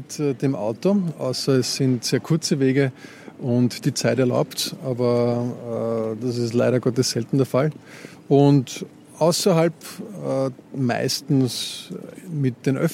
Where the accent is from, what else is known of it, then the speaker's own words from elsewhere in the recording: Moosbrunn, Lower Austria, Austria; Es ist der Bezirk Wien-Umgebung gewesen. Ist ca. 20 Kilometer von Wien entfernt. Bei Himbeck, Mad Neusiedl, falls einem das was sagt. Ja, definitiv Speckgürtel. War auch in meiner Teenagerzeit immer in Wien fort.